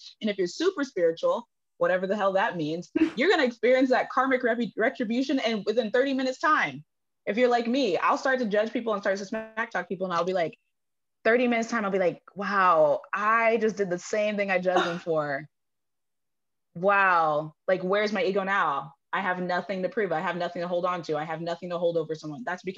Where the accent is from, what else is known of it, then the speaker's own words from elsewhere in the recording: Dallas, Texas, United States; now in Austin, United States; I'm here in Austin, Texas. I've been here for almost 10 years, but originally from Dallas. So I'm a Texan